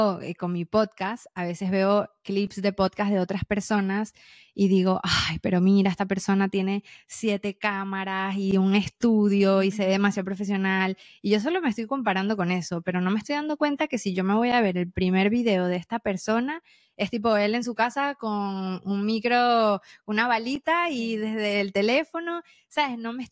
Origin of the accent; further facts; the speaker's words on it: Venezuela; soy latina 100%. O que soy venezolana.